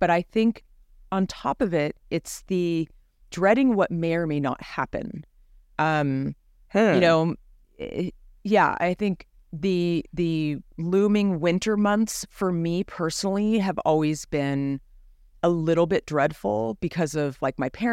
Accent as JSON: {"language": "English", "town": "Los Gatos", "region": "California", "country": "United States", "tie": "born or raised there", "said": "Me of my hometown. See, I think I crave like the more, you know, they're not distinct seasons like the East Coast, but Los Gatos is not that far from where you are south."}